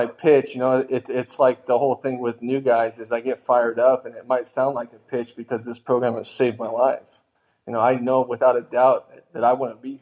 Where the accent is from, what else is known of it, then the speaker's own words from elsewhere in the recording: Idaho, United States; I grew up in Idaho in a smaller town, right?